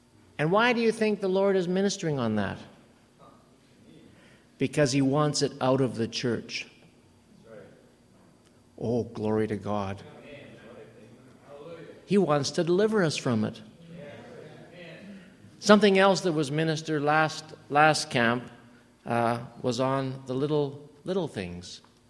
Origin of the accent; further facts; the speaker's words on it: Vancouver, British Columbia, Canada; I'm from Vancouver.